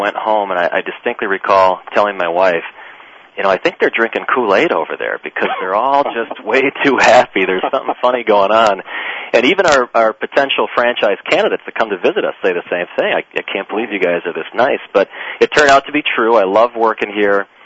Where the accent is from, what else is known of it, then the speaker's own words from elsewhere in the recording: Wisconsin, United States; I'm actually from Wisconsin, so when Michigan loses a big game like that, then I claim I'm from Wisconsin.